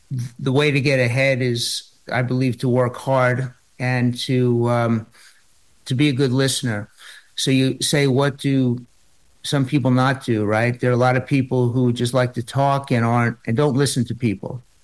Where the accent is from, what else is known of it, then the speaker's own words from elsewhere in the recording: Rockville Centre, New York, United States; Well, I grew up in Long Island, so not too far from where you guys are located, originally in Rockville Center.